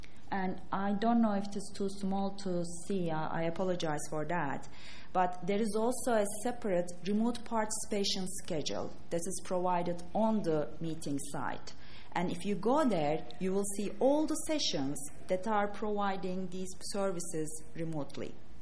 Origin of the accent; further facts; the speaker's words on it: Turkey; English is a second language; I'm from Turkey.